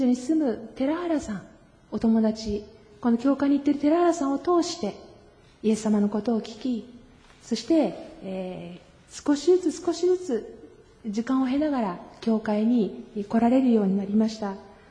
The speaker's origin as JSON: {"language": "Japanese", "region": "Kanagawa", "country": "Japan", "tie": "born or raised there", "said": "生まれも育ちも神奈川県です。"}